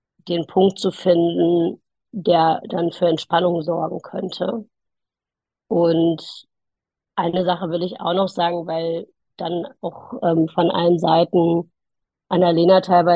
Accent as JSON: {"language": "German", "country": "Germany", "said": "Ja, also es ist natürlich so, dass wir als Deutsche eine andere Perspektive auf Verteidigung haben."}